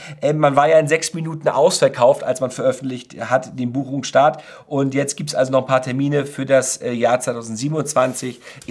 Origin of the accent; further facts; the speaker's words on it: Northern Germany, Germany; wie man so schön sagt bei uns in Norddeutschland